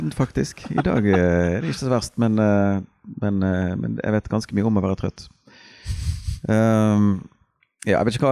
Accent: Bergen, Vestland, Norway; Jeg har akkurat blitt 44. Det skjedde 4. januar. Ja, jeg har vært bergenser hele livet. Først 2 år i Fjellveien, 3 år i Åsane.

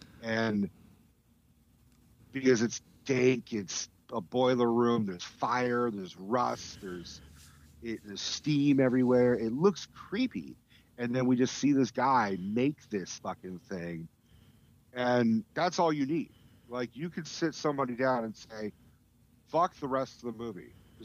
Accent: Oakland, California, United States; I live in, currently I'm in Pinole, but I'm moving back to my childhood home. I grew up in Rockridge, North Oakland.

